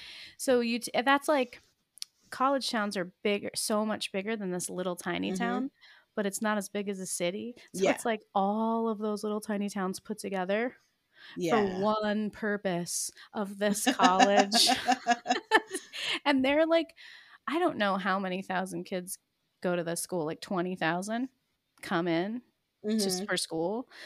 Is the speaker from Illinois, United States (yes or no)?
no; Pennsylvania, United States; I grew up in Pennsylvania and I grew up in the country, so it was a little bit different. But I lived in a small town, rural Pennsylvania, as an adult too.